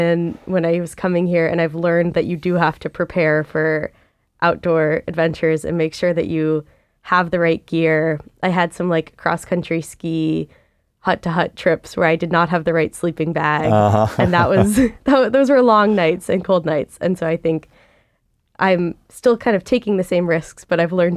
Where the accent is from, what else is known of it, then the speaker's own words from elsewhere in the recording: East Coast, United States; also born or lived in Upper Peninsula of Michigan, United States; I think I came growing up on the East Coast, and I also spent a lot of time in the Upper Peninsula of Michigan because that's where my dad's family is from.